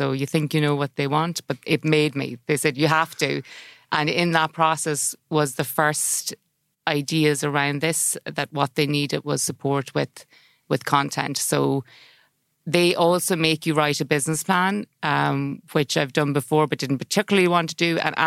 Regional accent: Roscommon, Connacht, Ireland; Yeah, so I'm delighted being from Roscommon.

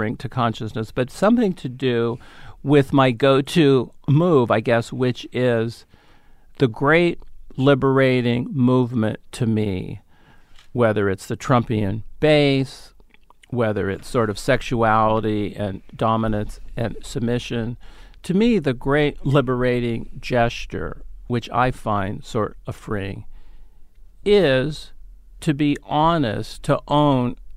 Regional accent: San Francisco, California, United States; I grew up in San Francisco, and on, I think, KNBR, they would have from 8 a.m. till 12 noon all the great stand-ups of that time that could go on radio.

